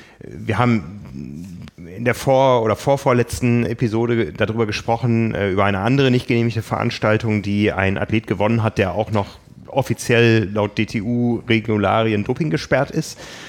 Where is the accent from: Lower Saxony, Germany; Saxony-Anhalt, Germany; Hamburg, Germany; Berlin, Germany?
Lower Saxony, Germany; Osnabrück; born there; ich komme aus Osnabrück gebürtig und so im Osnabrücker Umland, was ja dann ganz schnell Nordrhein-Westfalen ist